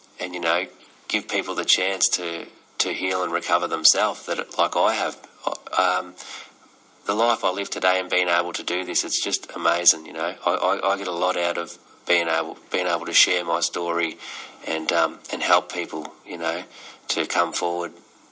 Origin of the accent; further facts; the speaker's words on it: Shepparton, Victoria, Australia; I'm from the tribe the Bangarang. And, I grew up here in Shepparton.